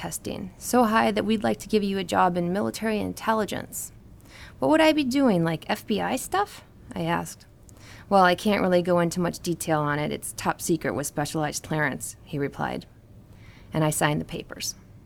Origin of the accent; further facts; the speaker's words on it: Cottonwood, Minnesota, United States; on a reunion visit to my hometown of Cottonwood, Minnesota, I was surprised to find the old K-12 school had been demolished.